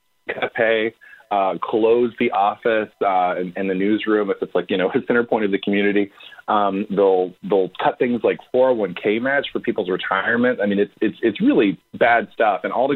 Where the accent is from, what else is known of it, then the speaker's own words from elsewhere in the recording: Arkansas, United States; You know, I originally just grew up in a neighboring state. I grew up in Arkansas, and it wasn't like I grew up with a culture of understanding what unions were in the South.